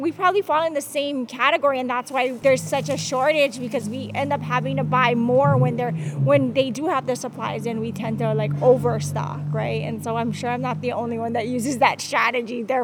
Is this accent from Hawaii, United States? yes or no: yes; Hawaii, United States; We're from the Big Island, but we have businesses here.